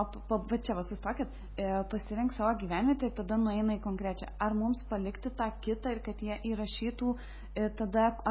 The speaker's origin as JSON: {"language": "Lithuanian", "town": "Lazdijai", "region": "Alytus County", "country": "Lithuania", "lives_now": "Vilnius, Lithuania", "said": "Esu iš Lazdijų, bet gyvenu Vilniuje, tai ir jeigu pamatysiu tą anketą, tai pildysiu kaip Lazdijietė ir ten Veisiejietė."}